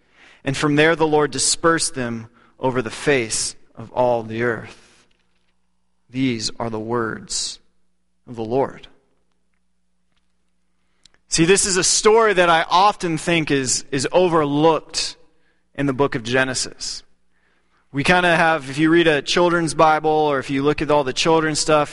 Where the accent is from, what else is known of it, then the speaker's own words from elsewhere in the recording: Texas, United States; And where I grew up in Texas, Dr. Pepper was called Coke.